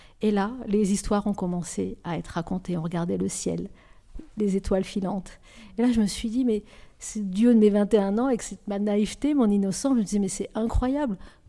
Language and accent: French; Nogent-le-Rotrou, Centre-Val de Loire, France; born there; je suis née en France, dans l'Eure-et-Loire, à Nogent-le-Rotrou, pas loin d'ici